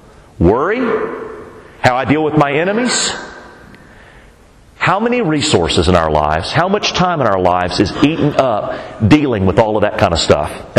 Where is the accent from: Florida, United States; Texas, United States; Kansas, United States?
Texas, United States; Austin; Growing up in Texas, you grow up an avid football fan down in Austin